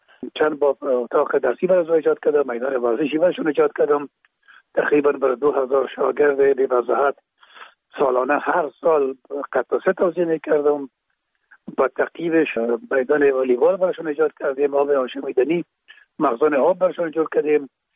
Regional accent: Kabul, Afghanistan; در کابل، شهید کابل به دنیا آمدیم. اصل ما زرکخانه کابل است و خود ما تون پدر ما باز از زرکخانه به شهید انتقال شدن. موجا در شهید کابل به دنیا آمدیم و موجا مکتب خواندیم

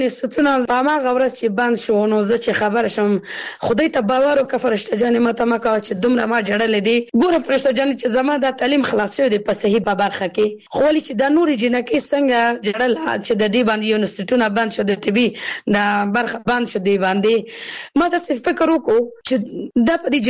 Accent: Kabul, Afghanistan; زه اوس بله ولایت کې اوسېږم، زه پخپله د کابل ولایت نه یم.

